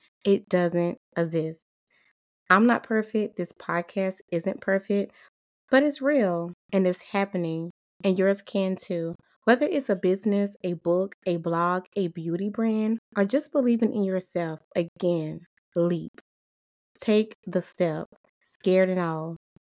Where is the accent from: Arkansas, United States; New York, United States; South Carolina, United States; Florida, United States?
South Carolina, United States; accent: Southern; I'm a Southern girl born and raised in South Carolina, and trust me, you can probably hear it.